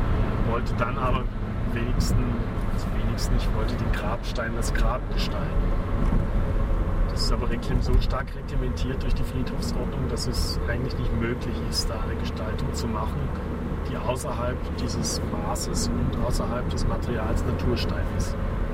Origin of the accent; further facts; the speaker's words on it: Thuringia, Germany; hier in Thüringen dabei. Dort, wo ich aufgewachsen bin, wir gelebt haben, das ist unser gemeinsamer Raum.